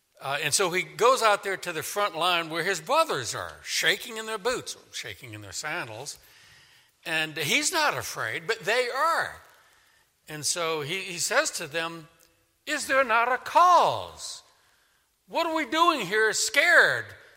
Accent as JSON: {"language": "English", "town": "New Orleans", "region": "Louisiana", "country": "United States", "tie": "born or raised there", "said": "And I grew up in New Orleans, and I can still show you the dueling oaks at a certain park in New Orleans."}